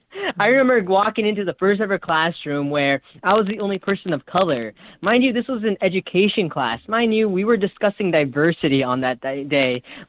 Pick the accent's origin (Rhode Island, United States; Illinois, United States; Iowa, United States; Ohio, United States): Iowa, United States; Storm Lake; I was in my hometown. I was in my hometown right next to the lake, the, you know, Storm Lake, what we're named after.